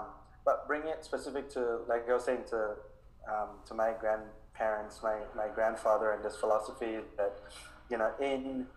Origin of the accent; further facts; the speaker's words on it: Belize; originally I'm from Belize, Central America. I am Garifuna